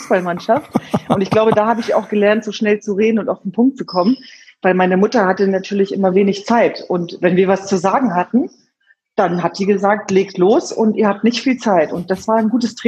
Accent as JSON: {"language": "German", "town": "Hanover", "region": "Lower Saxony", "country": "Germany", "said": "wir sind beide Hannoveraner."}